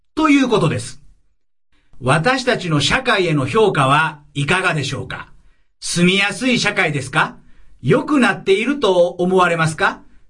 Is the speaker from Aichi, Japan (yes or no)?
no; Osaka, Japan; now in Tokyo, Japan; 私はこんなに綺麗な標準語を喋ってますが、実は大阪出身なんです。東京は世田谷に移住して17年。もうアナウンサーみたいに綺麗な標準語しか話せなくなってしまいました。